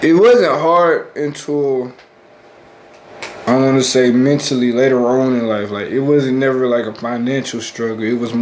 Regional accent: Macon, Georgia, United States; I'm from Macon, Georgia. I was born in Bloomfield, but moved into a better part of town at a young age.

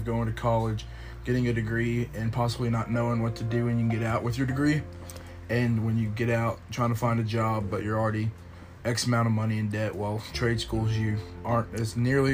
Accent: Houston, Texas, United States; I'm from Southeast Houston.

